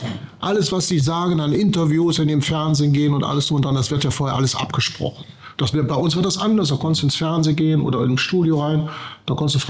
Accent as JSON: {"language": "German", "town": "Düsseldorf", "region": "North Rhine-Westphalia", "country": "Germany", "tie": "born or raised there", "said": "ich bin ja auch groß geworden in Düsseldorf"}